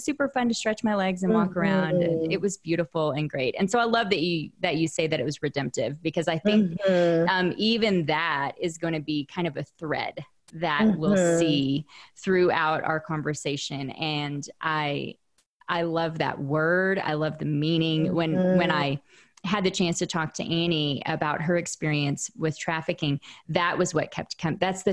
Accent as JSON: {"language": "English", "region": "Oklahoma", "country": "United States", "tie": "born or raised there", "said": "You know, when I grew up in Southern Oklahoma and went to Sunday school with this like Baylor Bear family, uh-huh."}